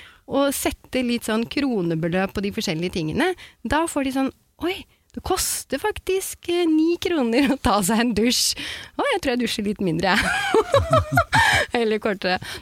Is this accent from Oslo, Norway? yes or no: yes; Oslo, Norway; Jeg er fra Romsås.